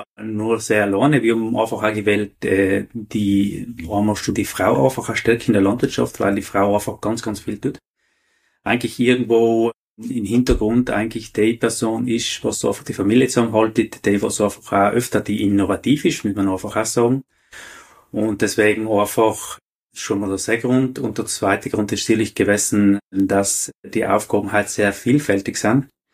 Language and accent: German; St. Jakob, South Tyrol, Italy; Ja, wie gesagt, wir kommen aus St. Jakobin Antal.